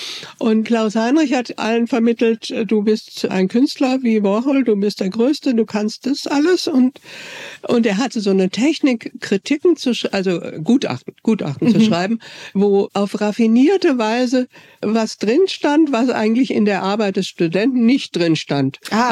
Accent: Bavaria, Germany; ich habe angefangen in München zu studieren. Ich bin im Allgäu aufgewachsen.

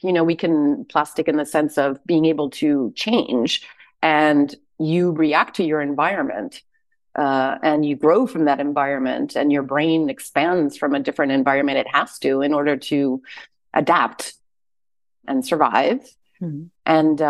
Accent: Guatemala; first language Spanish; English is a second language; also born or lived in United States; I grew up basically bilingual. Even though I was born in the States, we moved to Guatemala when I was only a few months old. And so my first language was really Spanish.

